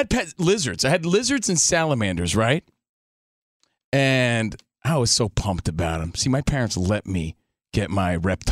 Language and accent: English; New Jersey, United States; Now, look, I'm from New Jersey.